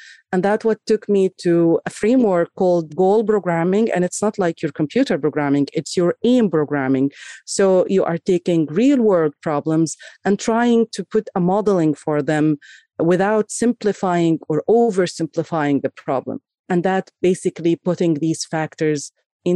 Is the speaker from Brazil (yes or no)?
no; Kuwait; also born or lived in Egypt; So I grew up in Kuwait, between Kuwait and Egypt, as a matter of fact, early in my studies and career.